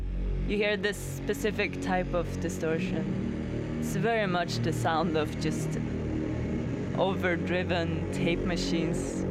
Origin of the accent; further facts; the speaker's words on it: Härnösand, Västernorrland County, Sweden; It was also the commission from a local museum in my hometown, Härnösand.